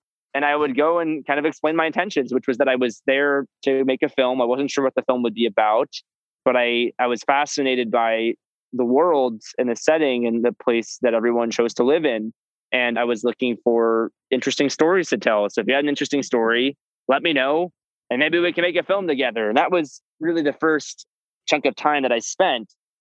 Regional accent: Florida, United States; I had heard of The Villages growing up in Florida.

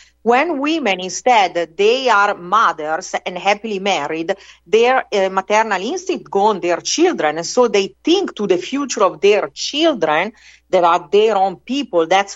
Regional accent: Italy; English is a second language; I'm from Italy.

